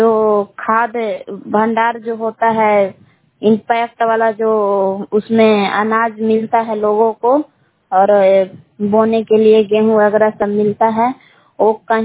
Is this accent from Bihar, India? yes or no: yes; Bihar, India; ग्राम बेलहा जिला कैमूर भगवान के निवासी हूँ।